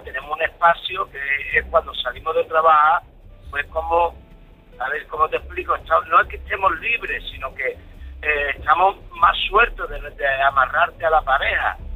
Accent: Seville, Andalusia, Spain; Yo soy de Sevilla, pero soy camionero y ando por toda España.

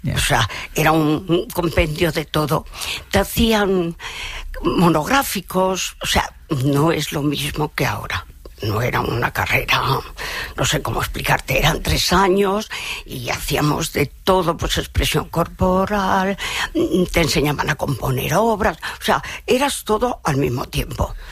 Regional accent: Asturias, Spain; born there; Yo nací en Asturias, uh-huh. Y toda mi familia, mis bisabuelos, tatarabuelos, abuelos, padres, todos son de Asturias, de un pueblecito, bueno, los antepasados ya eran más diversificados

